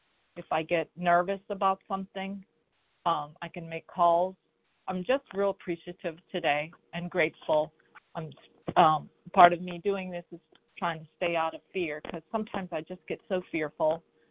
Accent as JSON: {"language": "English", "region": "Pennsylvania", "country": "United States", "said": "I am from Pennsylvania, and I am a compulsive overeater."}